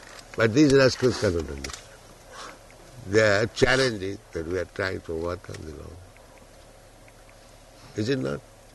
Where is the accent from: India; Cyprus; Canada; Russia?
India; English is a second language; Just like I am Indian, if I want to come to France, I must take visa, I must have passport